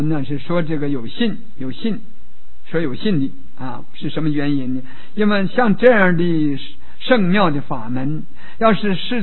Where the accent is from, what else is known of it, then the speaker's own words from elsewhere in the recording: China; 因为我们中国人就喜欢这两部经